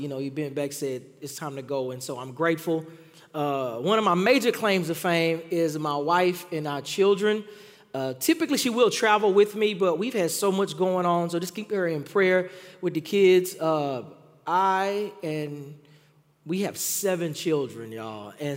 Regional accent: Texas, United States; accent: Texas; now in Miami, United States; One of my jokes is, too, that I am a Texan still through and through. I am trying to keep my Texas accent as a Miami pastor

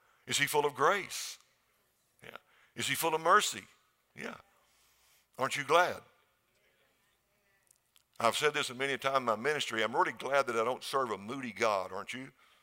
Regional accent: Seminole, Texas, United States; Well, I was really from West Texas, Seminole, way out on the high plains near Lubbock, and that's where I grew up.

